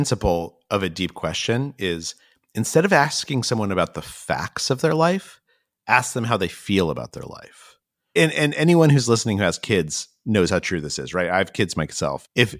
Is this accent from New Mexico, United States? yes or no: yes; Albuquerque, New Mexico, United States; what I liked about growing up in Albuquerque